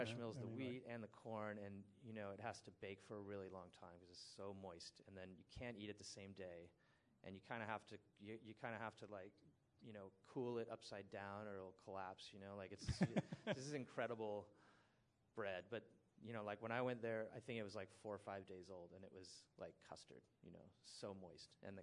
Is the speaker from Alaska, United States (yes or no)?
no; San Francisco, California, United States; people will ask me sometimes when they find out I'm from San Francisco and I have a bakery